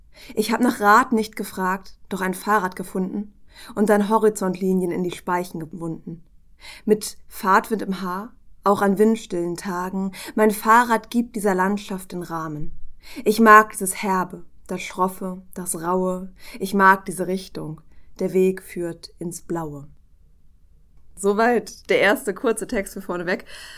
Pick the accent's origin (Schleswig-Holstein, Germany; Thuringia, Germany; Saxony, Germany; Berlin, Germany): Schleswig-Holstein, Germany; Ahrensburg; also born or lived in Hamburg; now in Kiel, Germany; Ich bin hauptsächlich in Ahrensburg und der Umgebung aufgewachsen, also im Kreis Stormarn, bevor ich dann endlich irgendwann nach Kiel gezogen bin, nach einem kurzen Aufenthalt in Hamburg.